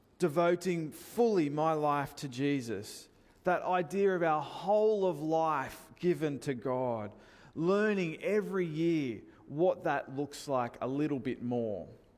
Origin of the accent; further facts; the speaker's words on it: Sydney, New South Wales, Australia; I'm originally from Sydney, growing up at Guymere Baptist Church.